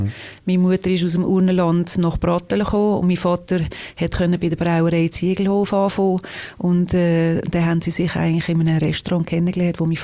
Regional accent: Liestal, Basel-Landschaft, Switzerland; Aufgewachsen bin ich im Baselbiet in Liestal und das war eine tolle Zeit gewesen. Das hat mich auch sehr geprägt, weil Liestal ist eigentlich so, als Kind hat das eine super Grösse gehabt.

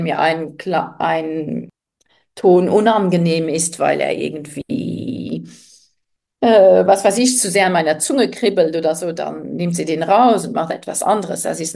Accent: Luxembourg; born there; moved away; ich bin ja gebürtige Luxemburgerin, lebe zwar schon die Hälfte meines Lebens nicht mehr hier

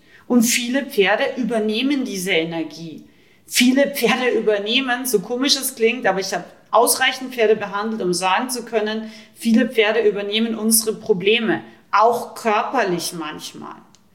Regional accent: Rauris, Salzburg, Austria; Ich komme aus Österreich. Ich bin aus dem Pinzgau. Ich komme aus dem wildesten Alpendorf. Dorf ungefähr, Rauris, genannt das Tal der Gesetzlosen

